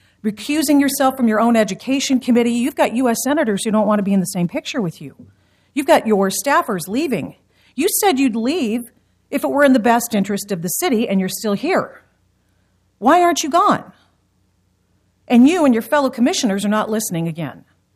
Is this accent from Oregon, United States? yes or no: yes; Portland, Oregon, United States; I grew up here in Portland, Oregon. I went to school here. I am a native, and this is my city.